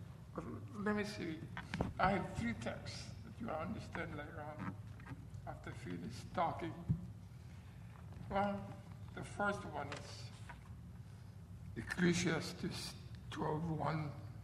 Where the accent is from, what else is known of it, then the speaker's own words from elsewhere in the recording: Hawaii, United States; I forgot to tell you, I'm from Hawaii. I was born in Hawaii.